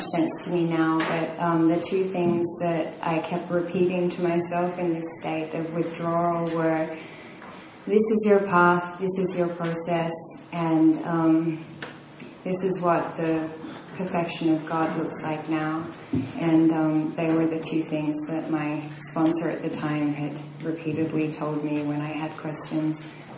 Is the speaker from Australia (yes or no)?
yes; Australia; I grew up in Australia. Both my parents were artists.